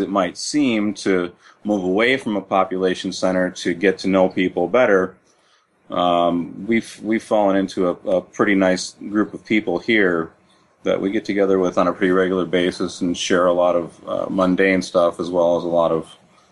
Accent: Minneapolis, Minnesota, United States; I'm originally from Minneapolis, St. Paul.

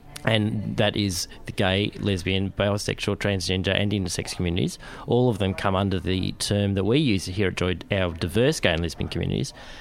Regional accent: Geelong, Victoria, Australia; I'm not a Melbourne boy. I'm from Geelong.

